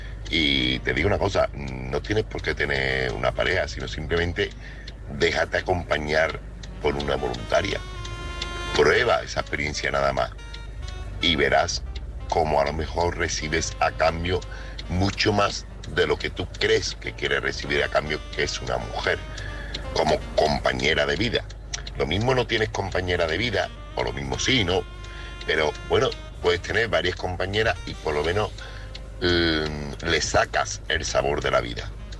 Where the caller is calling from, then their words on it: Seville, Andalusia, Spain; de Sevilla, o corresponsal de Sevilla.